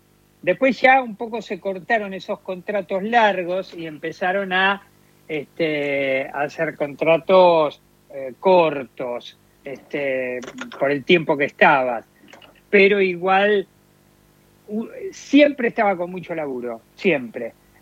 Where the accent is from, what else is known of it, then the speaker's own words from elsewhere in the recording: Buenos Aires, Argentina; Cerquita de la cancha de San Lorenzo, yo vivía en Formosa y Avenida La Plata, por eso salí de San Lorenzo, un hermano que ahora está jubilado, y familia re normal